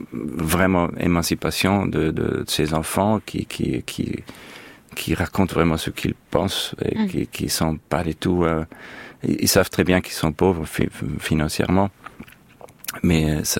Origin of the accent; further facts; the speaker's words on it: Austria; j'ai dû répéter des phrases catholiques dans mon enfance en Autriche.